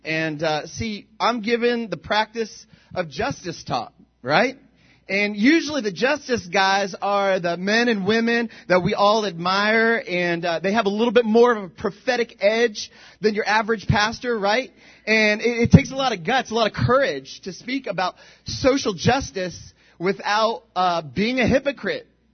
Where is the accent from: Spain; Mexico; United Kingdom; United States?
Mexico; now in Puerto Rico; I'm from Puerto Rico, and I'm not from there. I'm Mexican, right? But that's where I live.